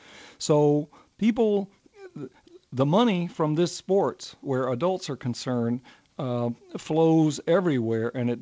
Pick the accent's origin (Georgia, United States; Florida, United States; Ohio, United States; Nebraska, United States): Georgia, United States; Atlanta; I grew up in Atlanta. I was born in Atlanta